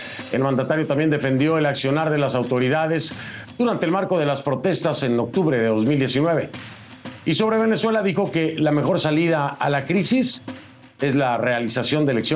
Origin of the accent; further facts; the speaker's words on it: Mexico; como decimos en mi país